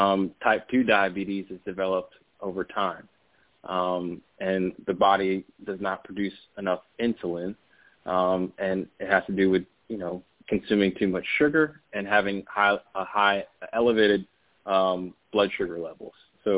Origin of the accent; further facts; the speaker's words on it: SeaTac, Washington, United States; I grew up in SeaTac, Seabridge Court, and the closest grocery store was a corner store, and there's no fresh produce there.